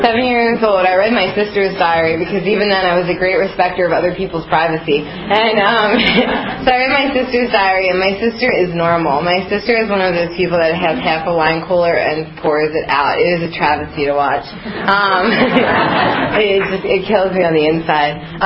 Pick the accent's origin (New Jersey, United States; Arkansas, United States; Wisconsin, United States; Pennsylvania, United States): Pennsylvania, United States; Reading; born there; I was born in Reading, Pennsylvania to a fabulous family.